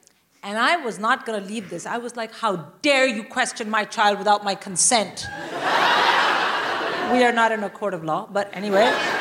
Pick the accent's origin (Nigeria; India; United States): India; I'm Indian. I would rather die.